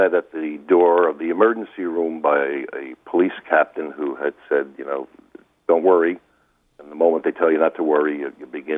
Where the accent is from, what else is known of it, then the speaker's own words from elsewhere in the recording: Rockville Centre, New York, United States; after about 19 years in New York City, I was offered a position in Rockville Center, which happened to be my hometown